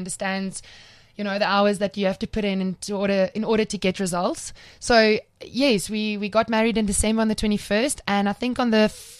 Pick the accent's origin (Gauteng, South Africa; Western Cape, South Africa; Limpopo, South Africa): Western Cape, South Africa; Cape Town; we love Eden because he's from Cape Town and I'm from Cape Town.